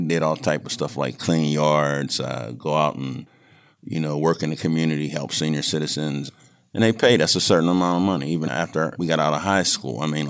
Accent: Homewood, Pennsylvania, United States; I grew up in Homewood, living back and forth through Wilkinsburg, but back then, when we were coming up, I went to West Hills High School.

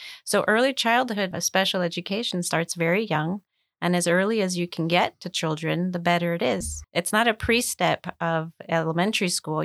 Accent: Greece; So I grew up in Greece. I went to several different schools.

